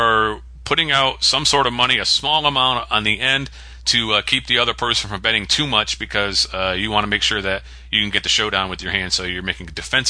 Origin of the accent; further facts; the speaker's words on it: Hartford, Connecticut, United States; the radio station where I grew up, 106 WHCN, which was the Hartford, Connecticut station